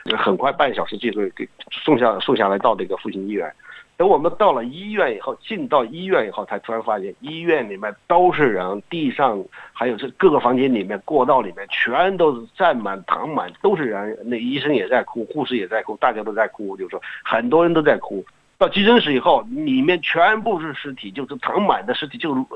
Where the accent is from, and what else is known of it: China